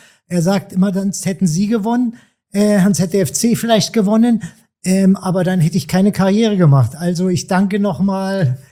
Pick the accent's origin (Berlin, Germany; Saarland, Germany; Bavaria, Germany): Berlin, Germany; born there; Ich bin in West-Berlin geboren, da war die Mauer noch